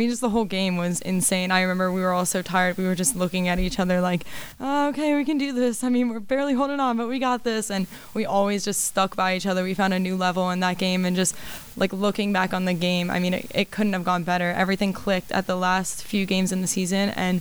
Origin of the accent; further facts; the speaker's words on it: Damascus, Maryland, United States; I'm from Damascus, Maryland, okay. In Montgomery County.